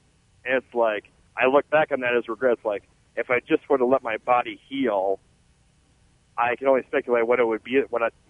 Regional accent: Iowa, United States; Well, I'm from Northeast Iowa originally

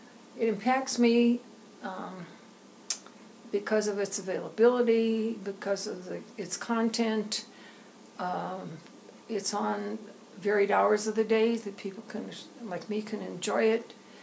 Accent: Cheyenne, Wyoming, United States; I was born in Wyoming. I'm an honor graduate of the University of Wyoming, and I have spent the rest of my life in Cheyenne.

